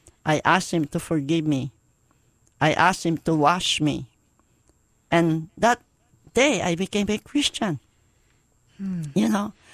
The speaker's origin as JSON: {"language": "English", "town": "Mandaluyong", "region": "Metro Manila", "country": "Philippines", "tie": "born or raised there", "moved": "as an adult", "lives_now": "United States", "said": "I grew up in the Philippines, in a town, Mandaluyong, Rizal, in the Philippines. And I grew up there. I was born there. I studied there. And then I came to the United States as an East-West Center grantee in 1969."}